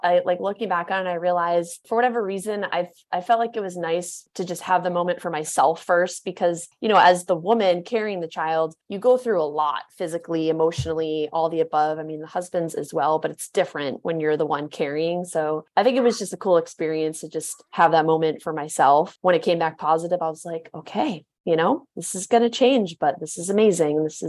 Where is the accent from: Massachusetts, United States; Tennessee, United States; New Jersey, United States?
Massachusetts, United States; Boston; moved away as an adult; now in San Jose, United States; My husband and I live in California in San Jose. We're originally from Boston, Mass.